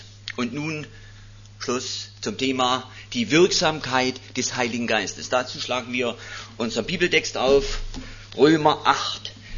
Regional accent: Hormersdorf, Saxony, Germany; Ich komme aus Hormersdorf im Erzgebirge. Das ist ein ganz kleines Kuhnest. Ist nicht immer auf der Landkarte zu finden.

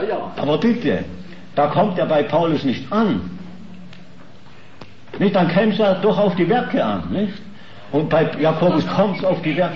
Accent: Schaffhausen, Switzerland; Ich bin in Schaffhausen im Waisenhaus aufgewachsen, Itten.

